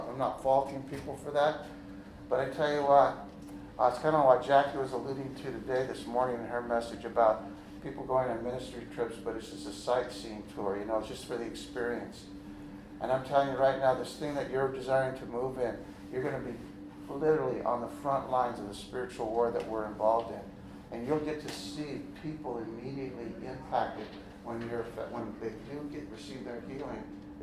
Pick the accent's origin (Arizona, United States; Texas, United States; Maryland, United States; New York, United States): Arizona, United States; Bagdad; Now, when I was a little kid, growing up in Bagdad, Arizona, no H, okay, little mining town in Arizona